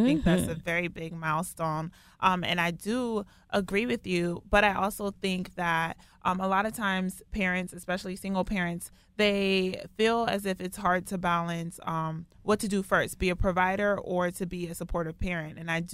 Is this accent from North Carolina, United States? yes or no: no; Philadelphia, Pennsylvania, United States; growing up in Philly, I just drove through Delaware, never really spent a lot of time there. But now since living and working there